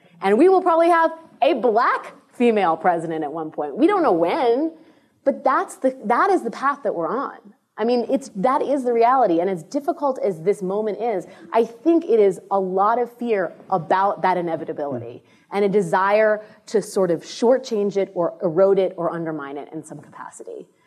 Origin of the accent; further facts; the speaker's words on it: United States; you're an American, I'm an American, that's what we are.